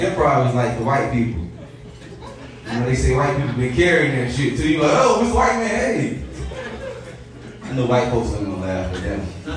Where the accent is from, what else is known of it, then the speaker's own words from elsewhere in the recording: Atlanta, Georgia, United States; Like, I came from Atlanta. I'm used to this shit. I know what's going on.